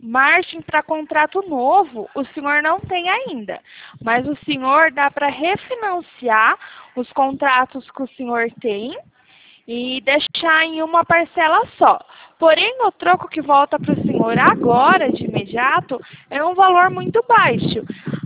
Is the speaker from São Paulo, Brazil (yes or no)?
yes; Itapetininga, São Paulo, Brazil; É, eu sou de Tapetininga.